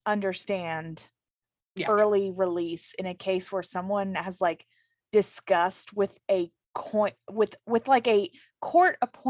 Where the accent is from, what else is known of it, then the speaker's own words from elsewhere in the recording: the South, United States; accent: Southern; Wow, my accent came out so strong when I said the word ranch.